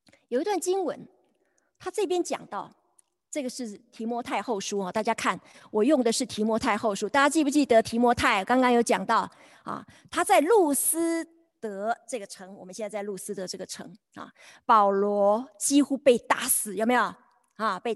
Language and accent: Chinese; China; 我们看我们中国人得福音